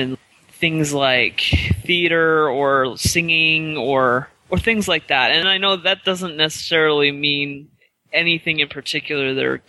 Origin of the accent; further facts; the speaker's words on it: Bakersfield, California, United States; Yeah, I'm from California, Bakersfield, California. I grew up here. I went to BYU. I was an MTC teacher.